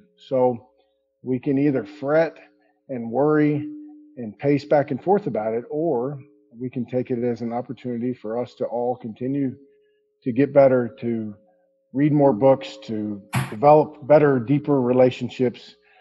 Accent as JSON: {"language": "English", "region": "Oklahoma", "country": "United States", "said": "Did you just ask me that because I'm from Oklahoma?"}